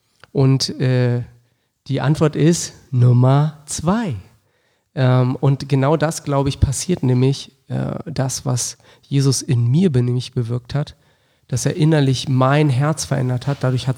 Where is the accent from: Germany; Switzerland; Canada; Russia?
Germany; Wolfsburg, Lower Saxony; Ich bin in Wolfsburg groß geworden